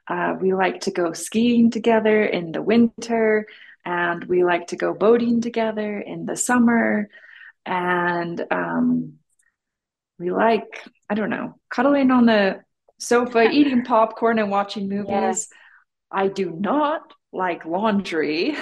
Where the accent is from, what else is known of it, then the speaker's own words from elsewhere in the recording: Salt Lake City, Utah, United States; as you said. Most people would know me from my 2002 abduction. I grew up in Salt Lake City, Utah. I grew up in a nice neighborhood.